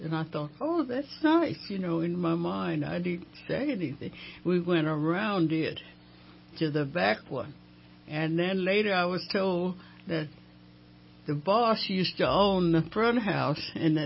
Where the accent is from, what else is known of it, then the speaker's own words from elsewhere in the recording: Galveston, Texas, United States; also born or lived in Warden, Texas; Well, I was born in Warden, Texas, but I lived in Galveston.